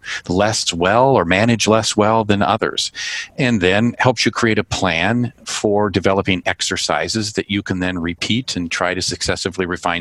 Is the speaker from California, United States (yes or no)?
yes; California, United States; now in Chicago, United States; I live in the city of Chicago. Okay. Originally grew up in California, but I've been here nearly three decades, actually. So I feel like Chicago's now home.